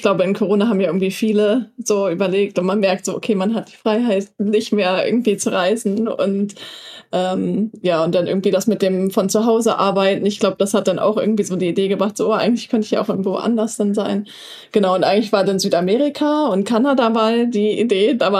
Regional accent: Northern Germany, Germany; ich komme aus Norddeutschland.

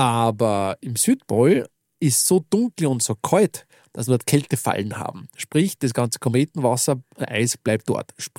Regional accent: Upper Austria, Austria; Ich darf sagen, ich bin Oberösterreicher.

